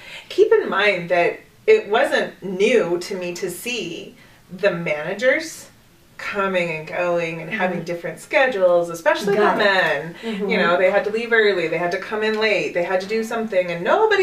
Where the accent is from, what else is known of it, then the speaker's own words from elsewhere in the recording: Colorado, United States; So my time growing up in Colorado, public school, public education, a mixture of private education